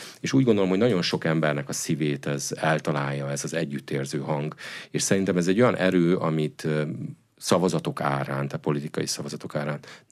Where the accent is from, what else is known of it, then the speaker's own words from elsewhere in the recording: Hungary; A másik, én magyarként ott szinte kétszeresen felújongtam, mert hogy ugye Budapesten, amikor itt volt Ferenc pápa